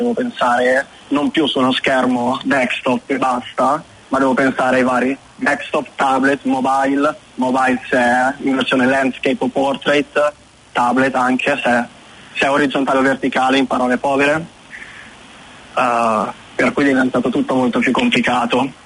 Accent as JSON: {"language": "Italian", "town": "Milan", "region": "Lombardy", "country": "Italy", "lives_now": "New Zealand", "said": "Io vengo da Milano, per cui è tutto abbastanza grigio"}